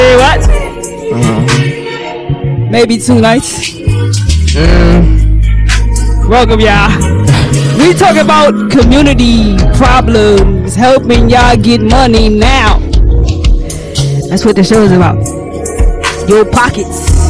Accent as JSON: {"language": "English", "town": "Washington", "region": "District of Columbia", "country": "United States", "tie": "born or raised there", "said": "Now, I'm from Uptown, D.C. Mm-hmm. I was raised in Uptown. I do live in Maryland now, but I'm from the city."}